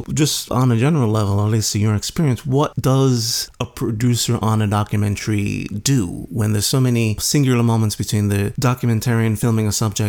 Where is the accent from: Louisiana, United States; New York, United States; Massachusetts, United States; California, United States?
New York, United States; it was like a perfect show for me growing up in New York.